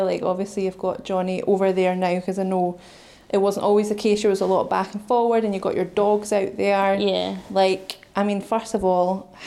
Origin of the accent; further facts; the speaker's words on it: Scotland, United Kingdom; growing up in Scotland